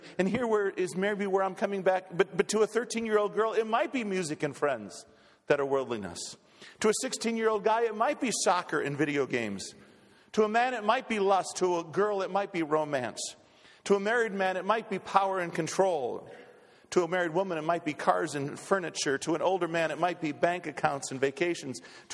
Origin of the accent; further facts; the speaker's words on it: Wisconsin, United States; You know, we're Packer fans because we grew up in Wisconsin.